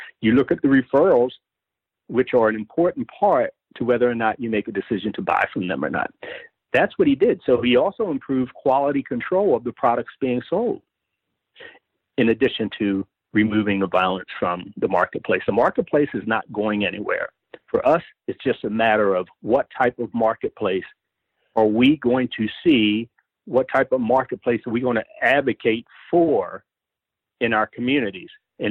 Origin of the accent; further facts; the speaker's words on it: Baltimore, Maryland, United States; I'm in Baltimore. I grew up in Baltimore, policed in Baltimore, and I currently live in Baltimore.